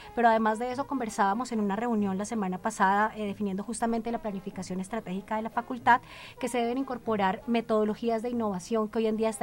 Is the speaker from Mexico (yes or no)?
no; Colombia; como colombianos tenemos una gran responsabilidad en este tema de las tecnologías emergentes